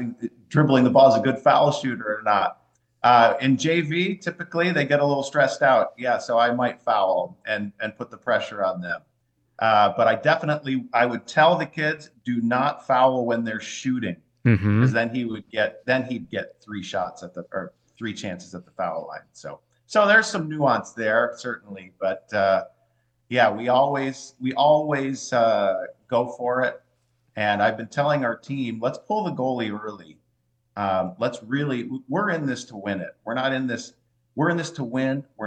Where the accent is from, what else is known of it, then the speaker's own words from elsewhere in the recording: Lisbon, New York, United States; So born and raised in Lisbon, I'll keep repeating that. I'm actually from the district.